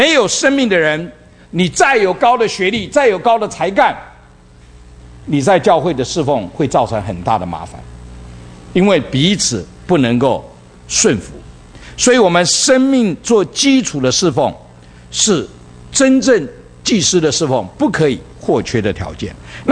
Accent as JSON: {"language": "Chinese", "country": "China"}